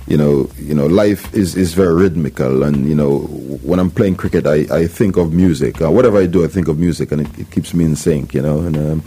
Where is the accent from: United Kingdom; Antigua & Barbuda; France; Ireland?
Antigua & Barbuda; as a kid growing up in Antigua, we play one way, hard